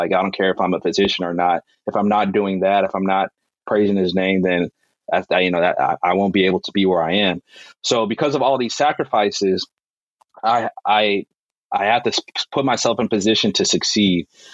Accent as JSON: {"language": "English", "region": "Texas", "country": "United States", "said": "No, I want to be in Texas because I'm a Texan."}